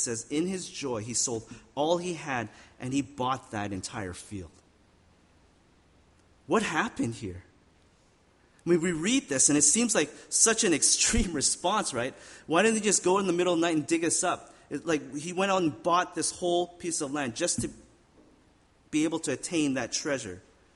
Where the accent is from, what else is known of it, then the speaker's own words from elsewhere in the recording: Regina, Saskatchewan, Canada; when I was growing up in Regina, our house, the house I grew up in was probably built, I think it was built in about the 1940s.